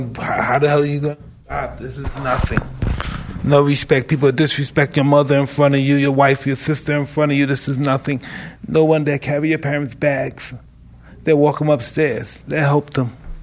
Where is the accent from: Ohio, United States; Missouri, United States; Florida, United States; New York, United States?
New York, United States; Brooklyn; But then again, I'm from Brooklyn.